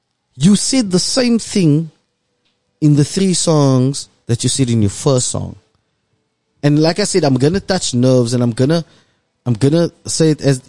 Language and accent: English; Cape Town, Western Cape, South Africa; I'm from Mitchell's Plain, there's poverty around me, there's drugs around me.